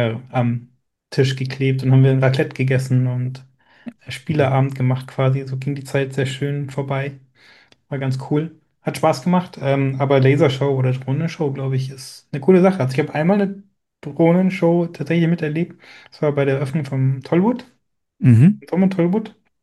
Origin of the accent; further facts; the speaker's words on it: Austria; Ich bin ja aus Österreich.